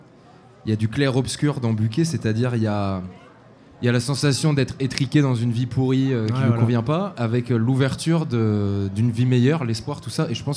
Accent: Tulle, Nouvelle-Aquitaine, France; Oula, c'est un peu compliqué, mais moi j'ai grandi à Tulle, en Corrèze.

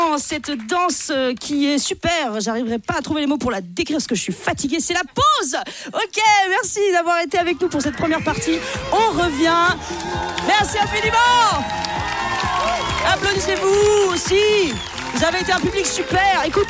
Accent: Grand Est, France; parce que moi, je viens de l'Alsace et je suis contente de la mettre, voilà.

